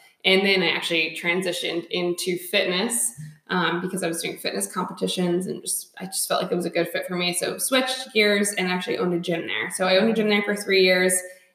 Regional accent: Byram, New Jersey, United States; I actually originally grew up in Byram, New Jersey, which if I ever say that name, nobody knows where that is.

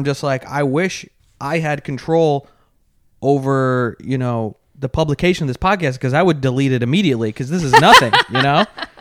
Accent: Michigan, United States; I'm from Michigan.

